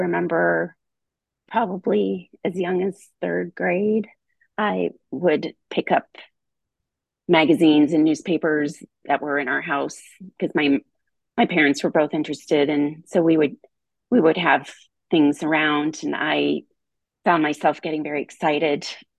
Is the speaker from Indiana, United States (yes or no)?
yes; South Bend, Indiana, United States; I grew up in South Bend, Indiana, and that's where the University of Notre Dame is. And it's a smallish town.